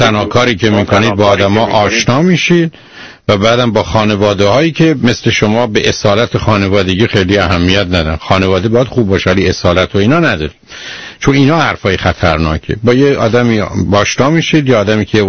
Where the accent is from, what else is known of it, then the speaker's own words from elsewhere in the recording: Iran; متوجه میشن من ایرانیم. خب هستم دیگه.